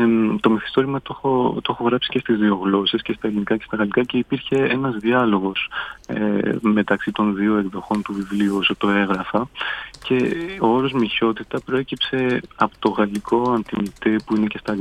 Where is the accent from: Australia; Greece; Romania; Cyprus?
Greece; Athens, Attica; now in Paris, France; Ο πατέρας μου είναι Έλληνας, η μητέρα μου είναι Γαλλίδα. Εγώ μεγάλωσα στην Ελλάδα, στην Αθήνα, αλλά τώρα ζω σχεδόν 10 χρόνια στο Παρίσι.